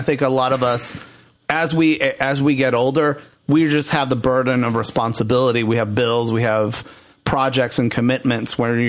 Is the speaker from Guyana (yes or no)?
no; Puerto Rico; now in United States; I come from Puerto Rico.